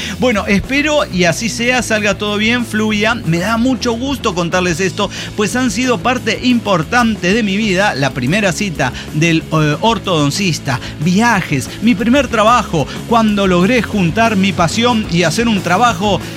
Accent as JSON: {"language": "Spanish", "town": "Hermosillo", "region": "Sonora", "country": "Mexico", "said": "Que soy de Hermosillo, güey."}